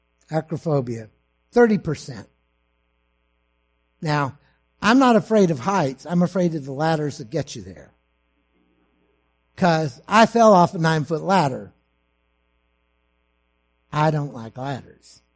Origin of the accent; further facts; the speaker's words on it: Texas, United States; so he went to my home state of Texas, out to West Texas